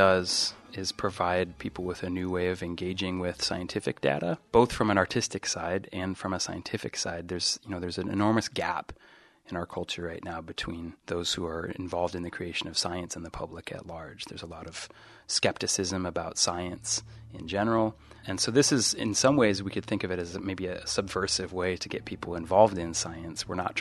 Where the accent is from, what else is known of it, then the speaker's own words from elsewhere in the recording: New Mexico, United States; now in Eugene, United States; I grew up in New Mexico, but now live in Eugene.